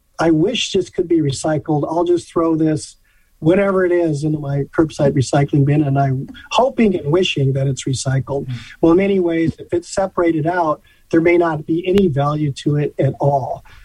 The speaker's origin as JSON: {"language": "English", "region": "Colorado", "country": "United States", "said": "I'm from Colorado"}